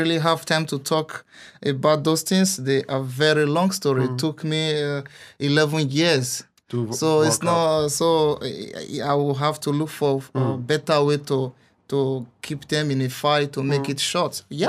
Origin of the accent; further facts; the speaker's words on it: Igueben, Edo, Nigeria; I grew up in Nigeria, Ewosa, Igueben local government, Edo State.